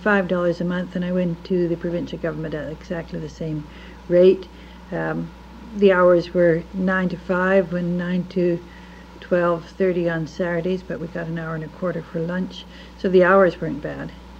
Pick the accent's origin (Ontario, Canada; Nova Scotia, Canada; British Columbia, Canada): British Columbia, Canada; Victoria; born there; I was born in Victoria in 1924.